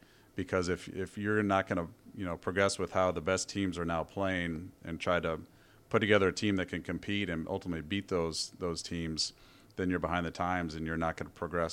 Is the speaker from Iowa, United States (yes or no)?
yes; Des Moines, Iowa, United States; I'm Midwest guy, you know, probably no different than you. You grew up in Carmel. I grew up in Des Moines.